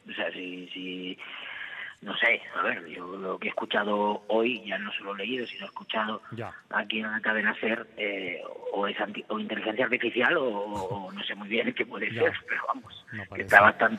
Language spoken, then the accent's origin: Spanish; Catalonia, Spain; Entonces yo como catalán, como español, me sentí muy muy agradecido por lograr ese pacto